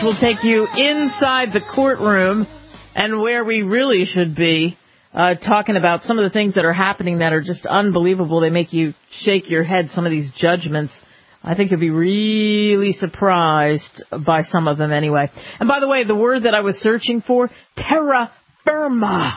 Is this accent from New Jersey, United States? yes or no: yes; New Jersey, United States; When I was a kid, I grew up in Jersey, so I had two uncles that were awesome fishermen.